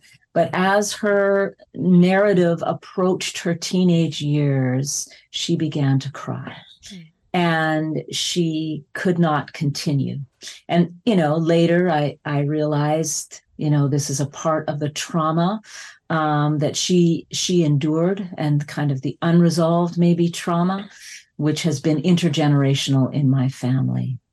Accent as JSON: {"language": "English", "town": "Saskatoon", "region": "Saskatchewan", "country": "Canada", "tie": "born or raised there", "said": "I grew up in Saskatoon, Saskatchewan, so very close to where you all are, relatively speaking. And I grew up, like some of you, I would imagine this sounds familiar. I grew up in a tight-knit Mennonite community and family"}